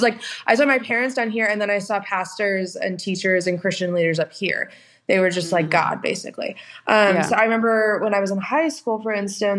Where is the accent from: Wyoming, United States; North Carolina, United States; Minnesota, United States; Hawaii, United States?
North Carolina, United States; Winston-Salem; So I grew up in Winston-Salem, which is like a really small town in North Carolina.